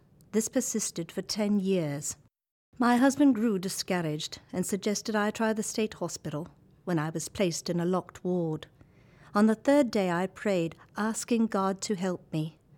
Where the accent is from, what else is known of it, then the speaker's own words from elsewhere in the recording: London, United Kingdom; I grew up in London, England, to a Welsh-Irish mother and a Jewish father. We followed no religion, however.